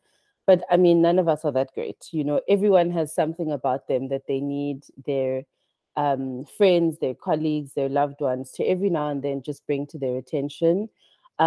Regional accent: South Africa; also born or lived in Nigeria; I am a Nigerian South African, so born in Nigeria, grew up in South Africa.

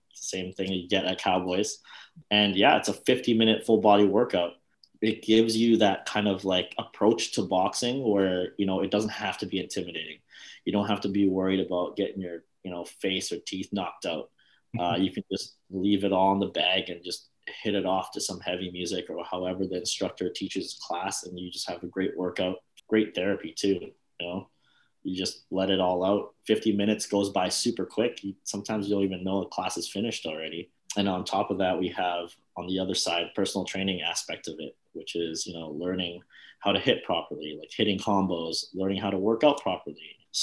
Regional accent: Calgary, Alberta, Canada; I still got the slang, so I'm happy for that. I grew up in Calgary, haven't moved anywhere since then, so true Calgary kid at heart.

